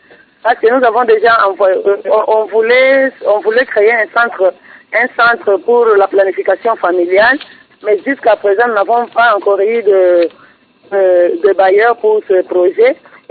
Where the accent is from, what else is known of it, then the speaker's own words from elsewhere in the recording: Uvira, South Kivu, DR Congo; comme ici chez nous à Uvira, qui est la porte d'entrée de toutes les guerres qui se passent au Congo